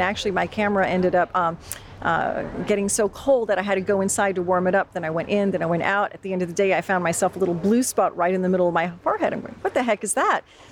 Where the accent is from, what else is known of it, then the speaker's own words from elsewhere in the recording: Napa Valley, California, United States; Have to say that being a Napa Valley native is a wonderful thing. And, you know, I was born as an American, but I was raised as a Croatian.